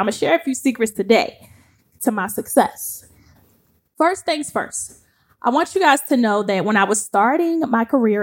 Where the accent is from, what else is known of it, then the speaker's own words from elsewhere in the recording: Baltimore, Maryland, United States; So I'm from Baltimore City, east side till I die. Okay. Boom, period. So I'm from Baltimore, and the East Coast is completely different from the West Coast.